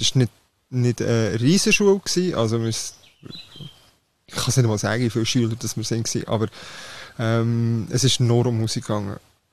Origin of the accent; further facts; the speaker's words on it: Switzerland; Ich komme aus der Schweiz, Mann.